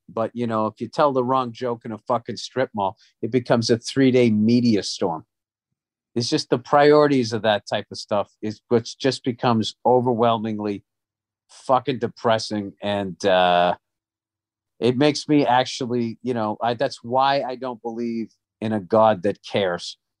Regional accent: Ireland; I can't. I'm Irish.

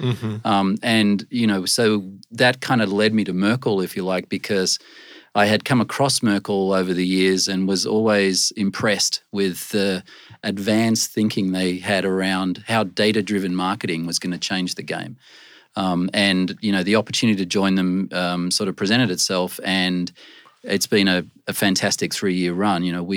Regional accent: Sydney, New South Wales, Australia; moved away as an adult; now in New York, United States; Originally from Sydney, Australia, but came to New York relatively early in my career.

